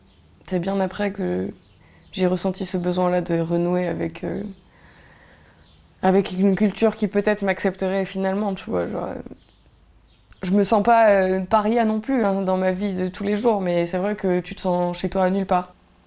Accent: Morocco; depuis toute petite, je parle français, je pense en français, quand je rêve en français, pourtant je suis marocaine, j'ai pas les droits des gens français, enfin j'ai pas de passeport rouge, donc aux yeux de la loi, je suis considérée comme une marocaine

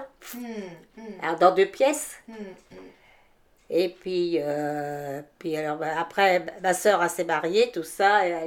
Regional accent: Chantenay, France; born there; Et ils ont été 18 ans là-bas. Je suis née là-bas, à Chantenay.

